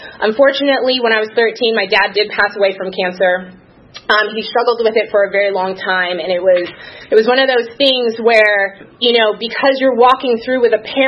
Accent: Los Angeles, California, United States; So, born and raised in Los Angeles. I essentially lived in the Beverly Hills, Brentwood area.

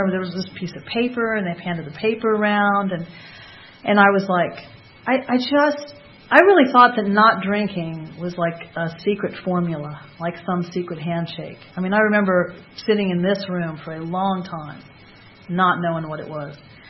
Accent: Fort Knox, Kentucky, United States; born there; I was born in Fort Knox, Kentucky. And we moved around, I guess by the time I graduated from high school, I was adding it up. I changed schools 8 times. In 3 states before I was 17.

